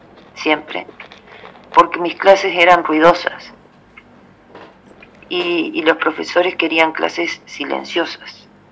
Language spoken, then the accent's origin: Spanish; San Ramón, Canelones, Uruguay; yo soy de San Ramón, de Canelones